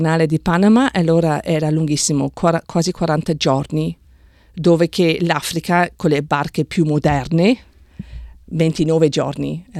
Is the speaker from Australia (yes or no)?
yes; Carlton, Victoria, Australia; Io sono nata proprio a Carlton, l'ospedale delle Royal Women's Hospital, l'ospedale per le donne.